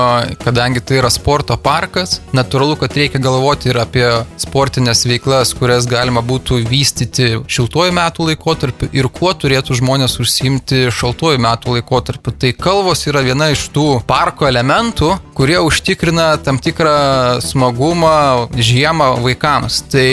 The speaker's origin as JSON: {"language": "Lithuanian", "town": "Kaunas", "region": "Kaunas County", "country": "Lithuania", "said": "Iš tikrųjų, mes kauniečiai šviesų parką vadinam"}